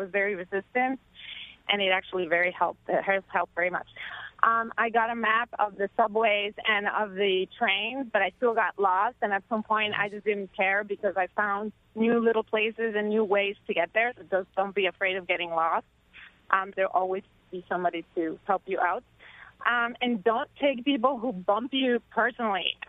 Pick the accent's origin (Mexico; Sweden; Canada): Mexico; Mexico City; now in Montclair, United States; I came from Mexico City